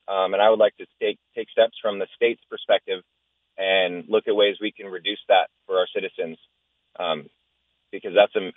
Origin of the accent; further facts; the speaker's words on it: Valdez, Alaska, United States; So as a lifelong Alaska, I was born here in Valdez. I grew up in Valdez. And I have property here